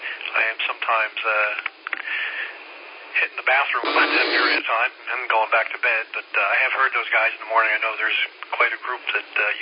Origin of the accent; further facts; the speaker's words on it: New Jersey, United States; I'm originally from New Jersey, and didn't start out quite that early in ham radio